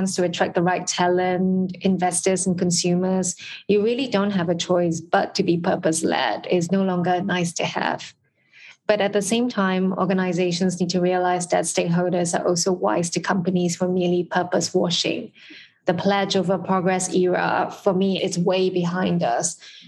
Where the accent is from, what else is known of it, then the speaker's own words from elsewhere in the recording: Singapore; I'm Singaporean, so I'm joining you from Singapore this afternoon.